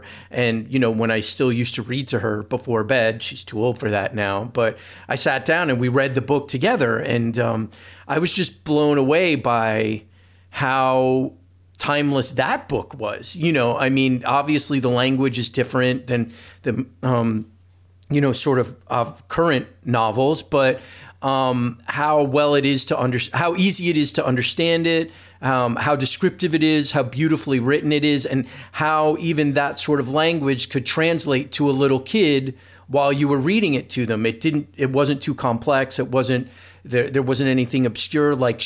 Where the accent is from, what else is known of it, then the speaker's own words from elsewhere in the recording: New Jersey, United States; also born or lived in New York; I was raised on the East Coast like you, in New Jersey and New York.